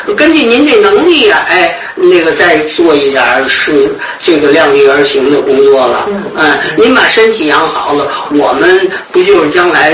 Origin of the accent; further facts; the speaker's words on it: Tianjin, China; also born or lived in Beijing, China; 我从小在天津上的学，在天津上完学插队去北京郊区通县插队，插完队就迁到北京了。